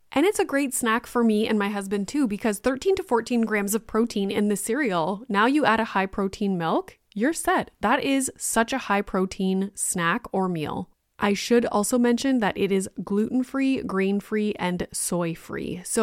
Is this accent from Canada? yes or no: yes; Ontario, Canada; I'm from Northern Ontario.